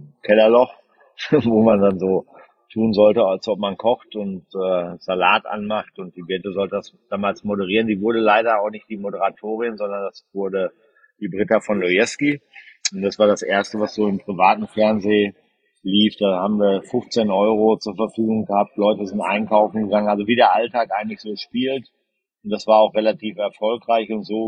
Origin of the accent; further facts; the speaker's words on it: North Rhine-Westphalia, Germany; moved away; meine Heimat über die Kanäle Dortmund, Waldrop, Recklinghausen und Dorsten nochmal neu kennenzulernen nach 25 oder 30 Jahren, wo ich da weg war.